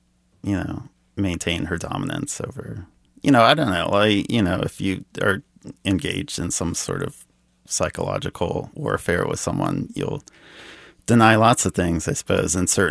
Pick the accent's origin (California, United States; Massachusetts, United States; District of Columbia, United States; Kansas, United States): Kansas, United States; Lenexa; the characters are like people that I grew up with in Lenexa.